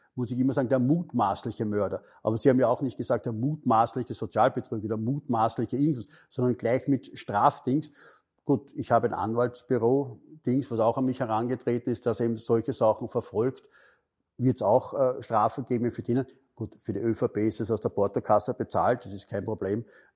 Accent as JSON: {"language": "German", "country": "Austria", "said": "bei uns in Österreich"}